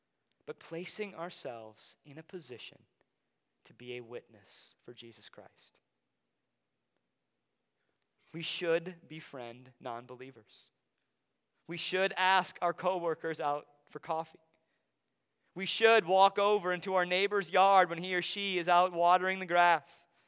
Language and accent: English; Wisconsin, United States; oh, I'm from Wisconsin.